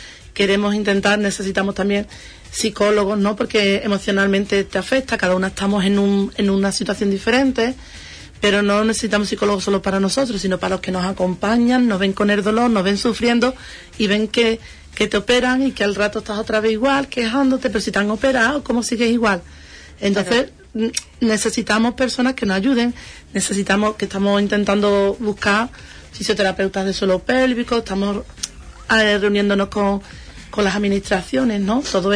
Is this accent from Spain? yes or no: yes; Andalusia, Spain; las de Huelva nos trasladamos para allá